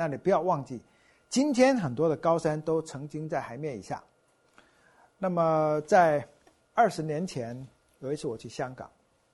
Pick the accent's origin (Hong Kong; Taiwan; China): Taiwan; now in United States; 我在台湾长大的，38度就快死掉了